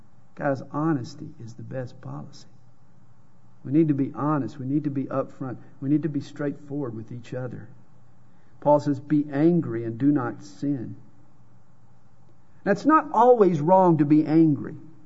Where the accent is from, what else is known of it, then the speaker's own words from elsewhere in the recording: the South, United States; accent: Southern drawl; I'm from the South. And you know what tips them off? Hi, y'all. My accent is a dead giveaway. It's the Southern drawl.